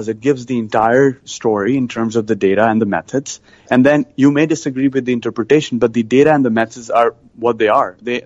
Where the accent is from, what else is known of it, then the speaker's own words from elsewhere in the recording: India; I grew up in India and I did my medical school in India.